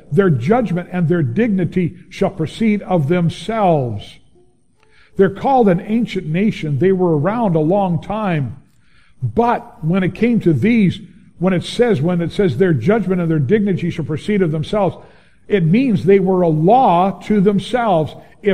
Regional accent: United States; I love America. I am an American.

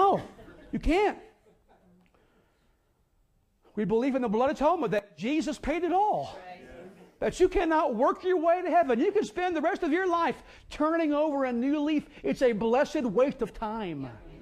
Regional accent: Midwest, United States; You know, I grew up in the Midwest.

